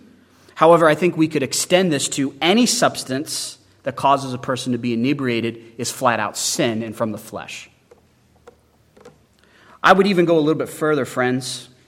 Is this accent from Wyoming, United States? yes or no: yes; Wyoming, United States; And growing up in Wyoming, I thought, uh-oh, the entire state is living in the deeds of the flesh